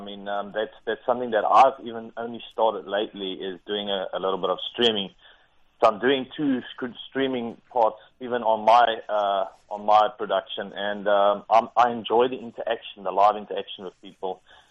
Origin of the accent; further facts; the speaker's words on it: South Africa; moved away as an adult; now in New Zealand; I was coming from South Africa, yeah.